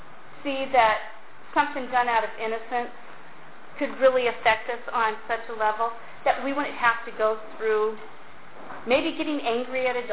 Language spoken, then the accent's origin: English; Montana, United States; I realized growing up in Montana, I had seen elephants and giraffes because I've been to the San Diego Zoo.